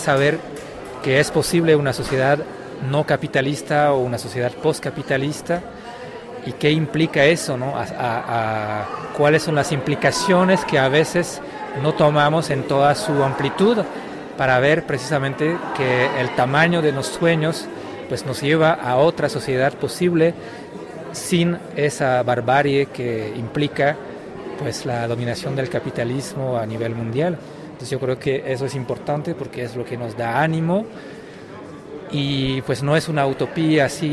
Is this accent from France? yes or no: yes; France; moved away; soy originario de Francia, pero vivo aquí desde hace casi 15 años.